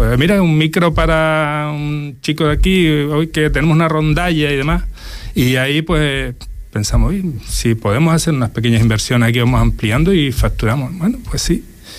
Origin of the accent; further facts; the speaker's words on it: Gran Tarajal, Canary Islands, Spain; me crié en Gran Tarajal, ahí desde pequeñito, y hice toda mi vida allí. Estudié fuera en la Universidad Laboral de Las Palmas, estuve unos años allí